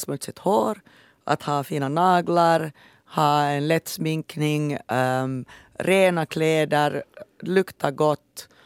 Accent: Finland; jag är kvinna, jag är vit, jag är finlandssvensk

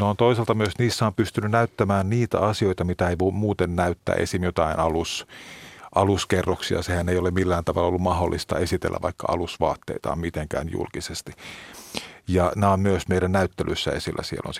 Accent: Turku, Southwest Finland, Finland; Mä olen siis Turusta kotoisin.

